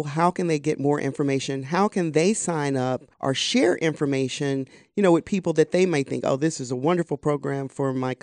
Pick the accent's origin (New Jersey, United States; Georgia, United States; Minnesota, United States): Georgia, United States; Atlanta; And I know I kind of went over Wren's Nest right quick because I'm from Atlanta. So I'm very familiar with the Wren's Nest